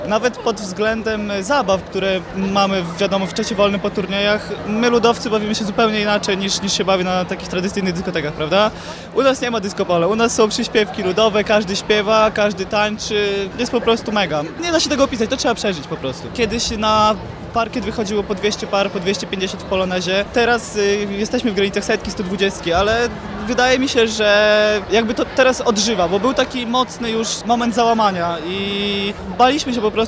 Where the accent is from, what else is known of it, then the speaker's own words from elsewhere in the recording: Siemiatycze, Podlaskie Voivodeship, Poland; moved away as an adult; now in Warsaw, Poland; Ja jestem z Siemiatycz, pochodzę z Siemiatycz, rozwinąłem się w Zespole Małe Podlasie, ale dalej swoją karierę kontynuuję teraz w Warszawie, w Warszawiance. Tańczę od 18 lat, taniec ludowy, 12 lat w Siemiatyczach, potem na studia poszedłem do Warszawy, więc zmieniłem zespół.